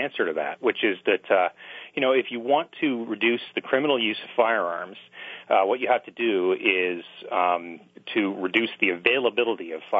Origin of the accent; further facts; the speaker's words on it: Canada; speaking from my perspective as a Canadian